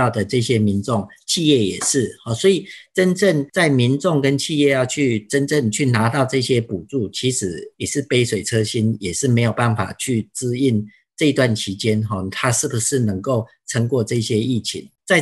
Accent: Taiwan; 我们台湾人民对日本赈灾的一个捐助超过200亿日元

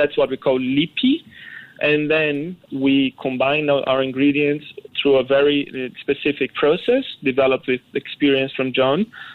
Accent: Brazil; moved away; I'm originally from Brazil.

